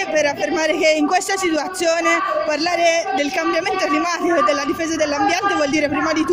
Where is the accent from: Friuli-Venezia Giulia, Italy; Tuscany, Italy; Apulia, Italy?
Tuscany, Italy; Florence; Da Firenze.